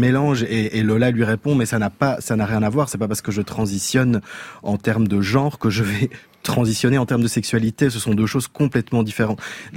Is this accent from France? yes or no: no; Belgium; on est belge